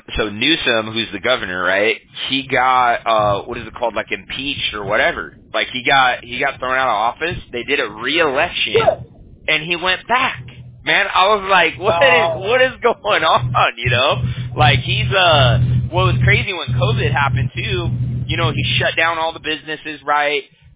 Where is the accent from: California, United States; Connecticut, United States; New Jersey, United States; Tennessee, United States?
California, United States; Huntington Beach; Yeah, I'm from Huntington Beach, like the next city over.